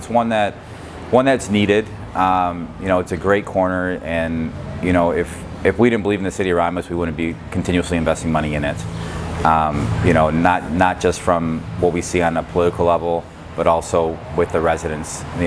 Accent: Romulus, Michigan, United States; I went in Dearborn I've had for just almost 2 years now. But I grew up in Romulus, you know, pretty much without living here.

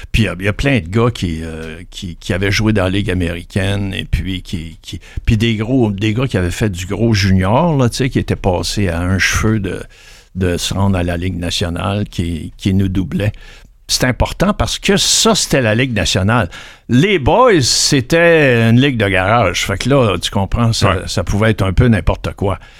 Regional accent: Granby, Quebec, Canada; Moi, je viens de Granby. On était cinq gars de Granby

